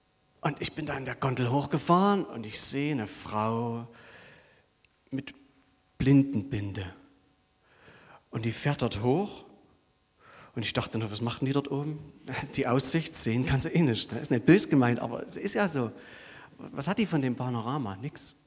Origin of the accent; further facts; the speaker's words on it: Saxony, Germany; now in Dresden, Germany; Ich komme ja aus Sosa eigentlich im Erzgebirge und naja, dann wohne ich halt jetzt 10 Jahre in Dresden und das färbt halt ab, dieses Sächsisch dort.